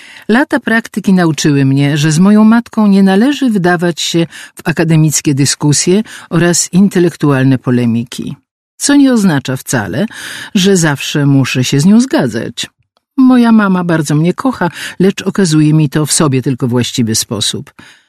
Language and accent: Polish; Warsaw, Masovian Voivodeship, Poland; Urodziłam się i mieszkam w Warszawie, co jest plusem i przekleństwem jednocześnie, ale o tym potem. Jak już wspomniałam, mam lat 58 plus